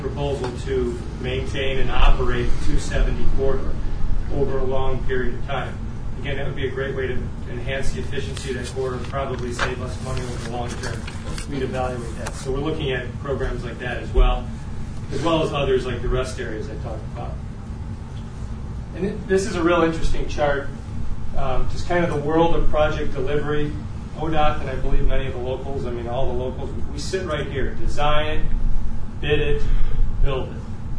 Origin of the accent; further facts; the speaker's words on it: Cleveland, Ohio, United States; since I am from Cleveland, I can only think of the Interbelt Bridge